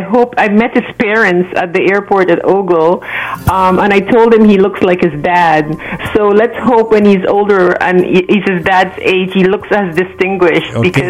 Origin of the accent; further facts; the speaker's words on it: Herstelling, Demerara-Mahaica, Guyana; I'm from Herstelling originally, right before Providence.